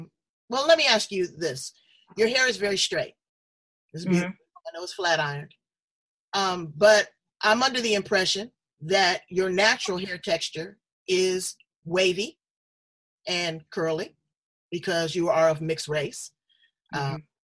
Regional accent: Los Angeles, California, United States; I am from South Central LA, the 213, absolutely.

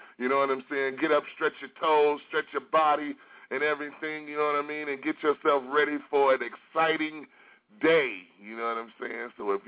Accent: Detroit, Michigan, United States; And this happened in my hometown, Detroit, in Dearborn, Michigan, from Dearborn Heights.

